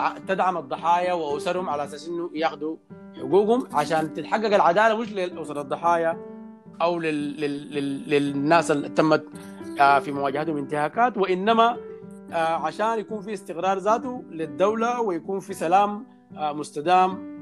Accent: Sudan; زي ما عندنا في السودان حاليا

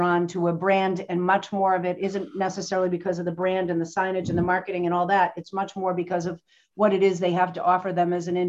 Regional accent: Boston, Massachusetts, United States; So I'm from Boston. So I'm a little bit of a diehard Patriots fan, right?

